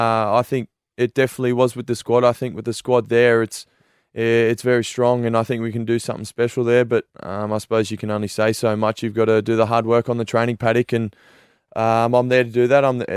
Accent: Gold Coast, Queensland, Australia; they really have a soft spot in my heart, the Gold Coast. They're my hometown and I do wish them all the best

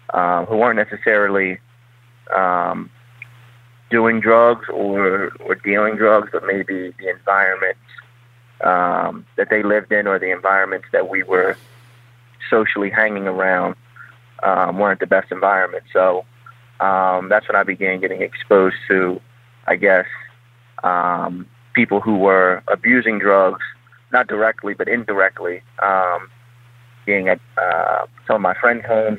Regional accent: Norristown, Pennsylvania, United States; So I'm 28 years old. I'm from Norristown, Pennsylvania, which is about 15, maybe 20 minutes outside of Philadelphia.

